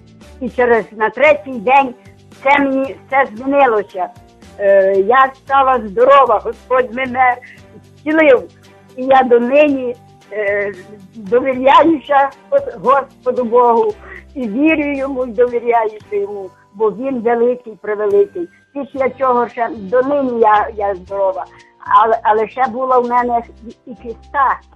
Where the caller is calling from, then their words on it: Zhyboly, Lviv Oblast, Ukraine; Так, я з Жовківського району Львівської області, село Жіболки.